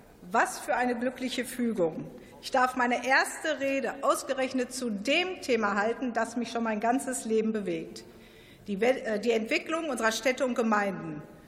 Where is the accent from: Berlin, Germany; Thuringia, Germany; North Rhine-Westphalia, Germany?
North Rhine-Westphalia, Germany; Herdecke; Ich durfte in den letzten 16 Jahren als Bürgermeisterin meiner Heimatstadt Herdecke im Ruhrgebiet arbeiten.